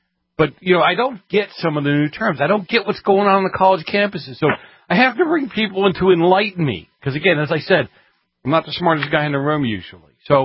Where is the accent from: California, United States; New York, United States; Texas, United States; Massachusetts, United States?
Massachusetts, United States; Boston; I'm from Boston. You know, we have like 60 colleges in Boston. And we still can't speak the King's English.